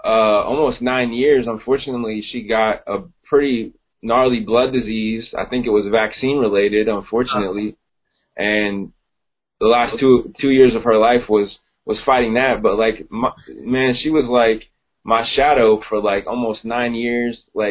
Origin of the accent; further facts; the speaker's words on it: Ohio, United States; I'm from Ohio, so I was just out at my dad's house, and he lives in the country